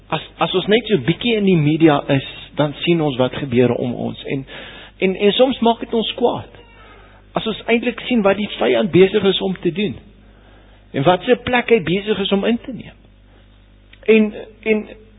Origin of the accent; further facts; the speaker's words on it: Sabie, Mpumalanga, South Africa; So ons is daar van Sabie af, jy weet, en dit is bietjie groener daar so